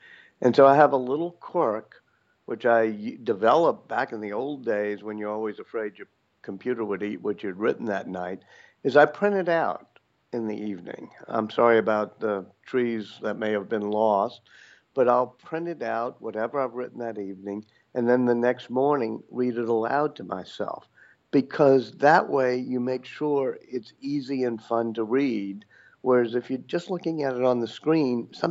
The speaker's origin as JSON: {"language": "English", "region": "Louisiana", "country": "United States", "tie": "born or raised there"}